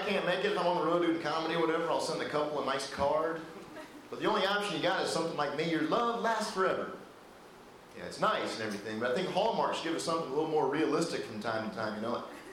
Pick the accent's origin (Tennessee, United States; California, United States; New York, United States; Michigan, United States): Tennessee, United States; Nashville; I'm from Nashville, just down the road, and I love my family to death, but I like to get away.